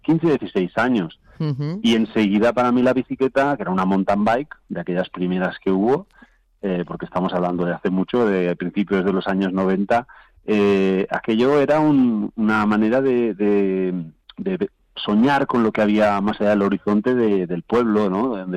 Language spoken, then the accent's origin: Spanish; Barcelona, Catalonia, Spain; que yo nací en Barcelona, he vivido hasta hace muy poco allí